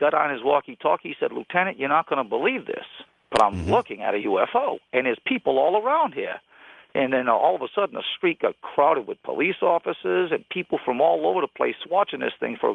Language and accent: English; Rhode Island, United States; moved away as an adult; now in Boonville, United States; I'm calling from Boonville, Missouri. I'm originally from Rhode Island, been out here almost 7 years.